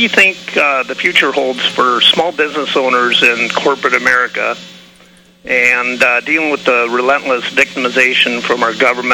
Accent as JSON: {"language": "English", "region": "Idaho", "country": "United States", "said": "Actually, I'm not from Ohio. I'm from Idaho."}